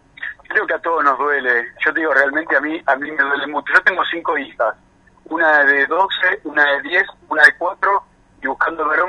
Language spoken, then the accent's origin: Spanish; San Fernando, Buenos Aires Province, Argentina; mis vecinos del barrio de Reyes, San Fernando, donde yo soy